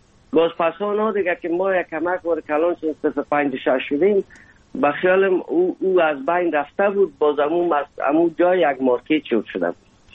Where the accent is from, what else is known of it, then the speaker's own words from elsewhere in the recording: Afghanistan; moved away; سال 1990 از افغانستان اولین سفر آمدیم هندوستان